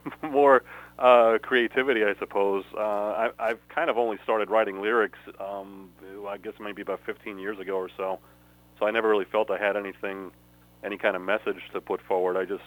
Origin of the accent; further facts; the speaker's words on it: Westbury, New York, United States; moved away as an adult; also born or lived in Brooklyn; now in New Jersey, United States; I grew up on Long Island. Born in Brooklyn, raised in Westbury, Long Island, which is central Nassau County.